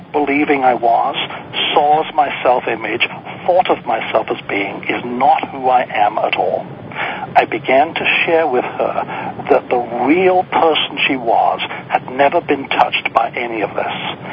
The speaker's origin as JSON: {"language": "English", "region": "Yorkshire and the Humber", "country": "United Kingdom", "tie": "born or raised there", "said": "and the one I grew up in Yorkshire, the school teaching, the parenting at home, the whole ethos of how you brought children up was brutal."}